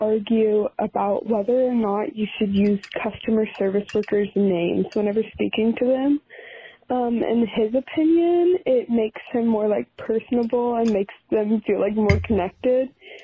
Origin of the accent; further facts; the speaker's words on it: St. Augustine, Florida, United States; I'm from St. Augustine, Florida.